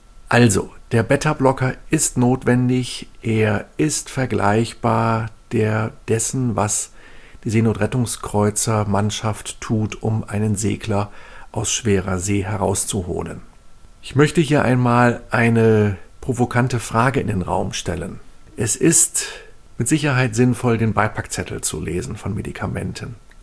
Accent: Northern Germany, Germany; ich komme ja aus Norddeutschland, da gehen viele Menschen segeln.

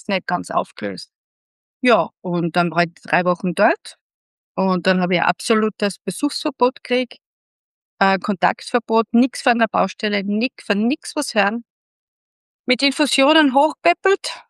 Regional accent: Styria, Austria; now in Klagenfurt, Austria; Ich bin noch ein paar Tage 59 Jahre alt, wäre im Juni 60. Bin lebe als Steirerin in Kärnten.

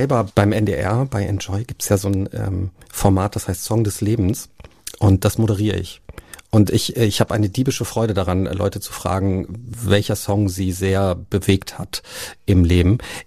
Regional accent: Cologne, North Rhine-Westphalia, Germany; Ich bin ja in Köln groß geworden und natürlich nimmt man da diese Karnevalszeit mit, ne? Als Urkölner. Also mein Vater ist auch Urkölner, auch da geboren.

